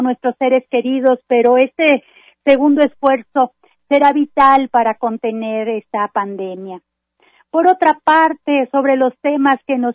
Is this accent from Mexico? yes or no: yes; Mexico; nuestras raíces y nuestro patrimonio como mexicanos y mexicanas